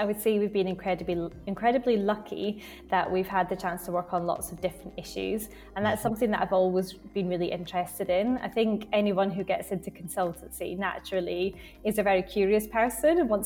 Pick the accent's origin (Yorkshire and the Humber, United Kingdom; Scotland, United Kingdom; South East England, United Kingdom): Scotland, United Kingdom; now in London, United Kingdom; I'm originally from Glasgow. Well, not really Glasgow. Any Scottish people will now be offended because it's not really Glasgow. I'm from a place near Glasgow. But I've lived in London for sort of 10 years or so.